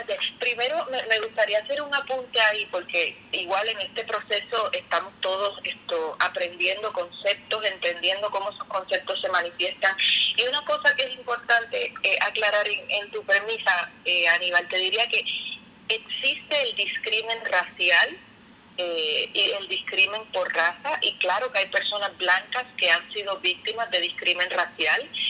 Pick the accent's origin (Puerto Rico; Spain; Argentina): Puerto Rico; aquí yo soy person of color porque soy puertorriqueño.